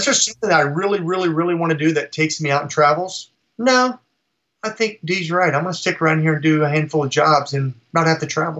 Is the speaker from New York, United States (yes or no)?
no; West Virginia, United States; I mean, listen, when I grew up in West Virginia, I had, and there, it could be there.